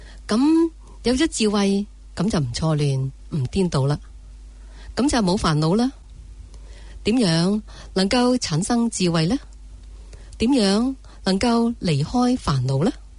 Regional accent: China; 我说我们中国人就有嫉妒心，

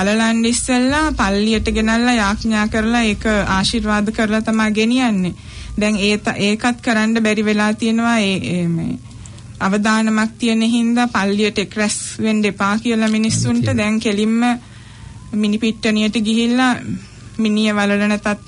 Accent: Katuwapitiya, Western Province, Sri Lanka; මම ඉපදුනේ හැදුනේ වැඩුනේ කටුවපිටියේ.

